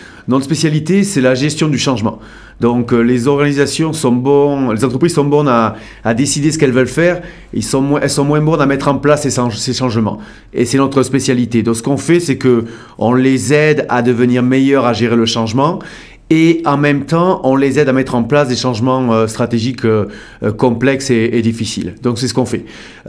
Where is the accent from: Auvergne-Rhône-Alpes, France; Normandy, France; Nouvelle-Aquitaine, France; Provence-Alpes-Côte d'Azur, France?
Nouvelle-Aquitaine, France; moved away as an adult; now in Toronto, Canada; Alors, à l'origine, je suis du Pays Basque, moi, donc du sud-ouest de la France.